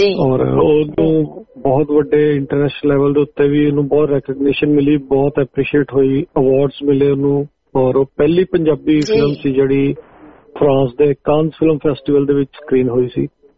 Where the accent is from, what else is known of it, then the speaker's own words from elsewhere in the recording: Chhapa Ram Singh, Punjab, India; also born or lived in Amritsar; ਮੇਰਾ ਅੰਮ੍ਰਿਤਸਰ ਦੇ ਆਊਟਸਕਰਟ ਦੇ ਉੱਤੇ ਹੀ ਹੈ, ਮਹਿਤਾ ਰੋਡ ਦੇ ਉੱਤੇ ਪਿੰਡ ਹੈ ਜੀ ਛਾਪਾ ਰਾਮ ਸਿੰਘ। ਸੋ ਬਚਪਨ ਮੇਰਾ ਛਾਪਾ ਰਾਮ ਸਿੰਘ ਪਿੰਡ ਵਿੱਚ ਹੀ ਰਿਹਾ ਜ਼ਿਆਦਾ